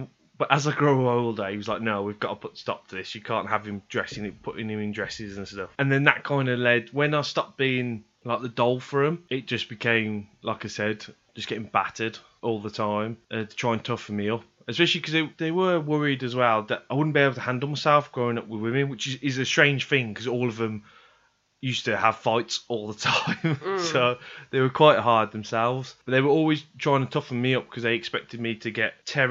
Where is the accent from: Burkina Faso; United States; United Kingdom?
United Kingdom; Small Heath, West Midlands; It was kind of normal to have big families, because we grew up in Small Heath. So everyone, like, there was big Irish family, big Asian family, big black families.